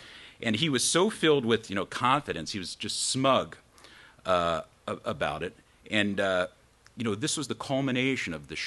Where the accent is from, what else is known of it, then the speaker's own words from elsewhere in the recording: Minnesota, United States; And I think we saw another key moment, at least for me as a Minnesotan